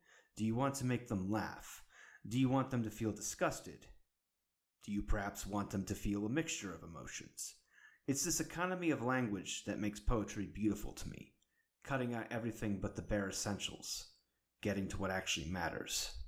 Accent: New York, United States; Maybe it's just my nature as a New Yorker, but I don't think I'll ever understand California.

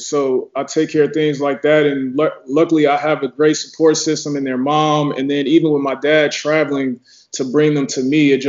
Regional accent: Atlanta, Georgia, United States; I'm from Atlanta.

